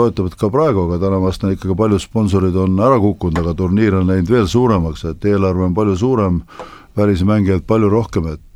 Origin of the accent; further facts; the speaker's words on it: Saare County, Estonia; ise olen ma saarlane